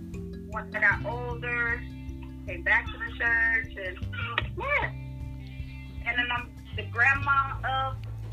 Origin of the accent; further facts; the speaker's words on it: Portland, Oregon, United States; born and raised in Portland, Oregon.